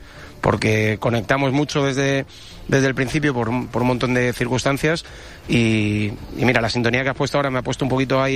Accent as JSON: {"language": "Spanish", "town": "Santa Cruz del Valle", "region": "Castile and León", "country": "Spain", "tie": "born or raised there", "said": "Mira, yo estoy en mi pueblo, estoy en Santa Cruz del Valle."}